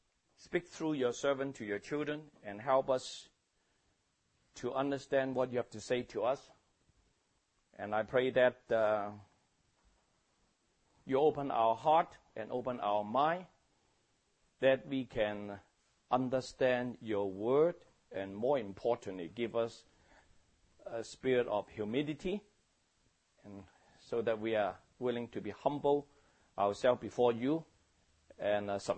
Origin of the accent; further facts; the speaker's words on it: Hong Kong; English is a second language; Like, I came from Hong Kong. I wasn't a Christian. I was a Buddha believer.